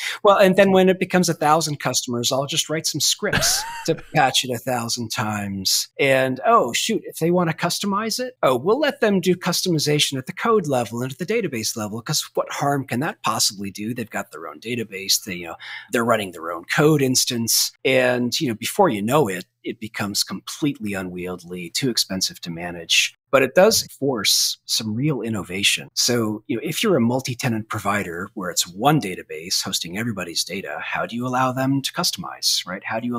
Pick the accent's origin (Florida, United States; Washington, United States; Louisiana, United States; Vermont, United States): Vermont, United States; I mean, for somebody like me, growing up in Vermont, moving to Silicon Valley and being in the heart of all this innovation was just so exciting.